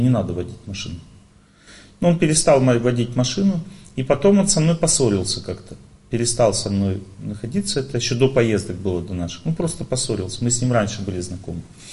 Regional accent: Tolyatti, Samara Oblast, Russia; Ну, ему надо было взять, сделать в Тольятти, съездить, а мы из Тольятти, сделать загранпаспорт.

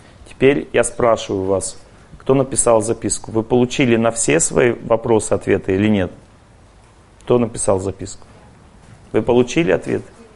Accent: Ural, Russia; born there; Потому что я родился на Северном Урале, а не в Европе. Там очень тяжелая атмосфера. В этом городишке, в котором я родился, все тотально пили, ругались матом.

